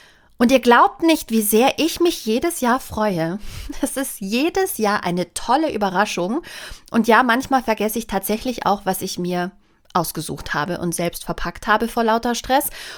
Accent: Bavaria, Germany; born there; Aber als gebürtige Bayerin ist es für mich natürlich überhaupt kein Problem.

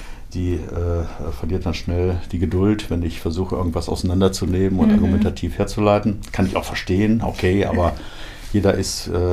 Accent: Hannover, Lower Saxony, Germany; born there; also born or lived in Bad Oeynhausen / Southern Germany / Switzerland / Austria; Ich bin in Hannover geboren, ja, und bin dann aber in Bad Oeynhausen 4, 5 Jahre gewesen und dann sind wir auch in Süddeutschland, in der Schweiz und Österreich gewesen und habe dann aber wieder in Buchwedel mein Abitur gemacht

